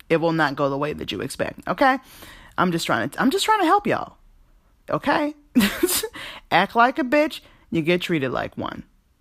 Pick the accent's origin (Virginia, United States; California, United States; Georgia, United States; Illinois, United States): Georgia, United States; I'm from Georgia. Okay, so I have a lot of white friends, went to a lot of bars.